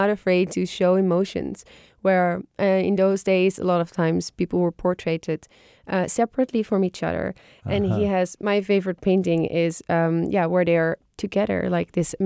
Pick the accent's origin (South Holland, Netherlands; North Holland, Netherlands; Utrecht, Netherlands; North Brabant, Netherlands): North Holland, Netherlands; Haarlem; I am biased because I am from Haarlem